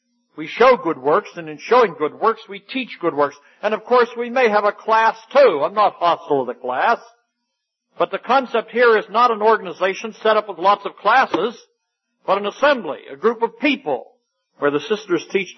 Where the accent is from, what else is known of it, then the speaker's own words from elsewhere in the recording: Wales, United Kingdom; I'm Welsh, see. You just love to sing.